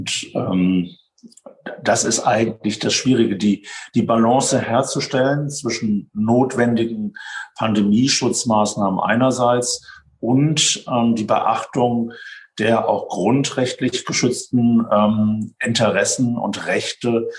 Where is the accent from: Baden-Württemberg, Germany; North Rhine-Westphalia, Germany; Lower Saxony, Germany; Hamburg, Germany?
North Rhine-Westphalia, Germany; Hilden; also born or lived in Düsseldorf / Haan; Geboren in Düsseldorf und aufgewachsen in Hilden und Hahn, das sind so kleinere Städte bei Düsseldorf.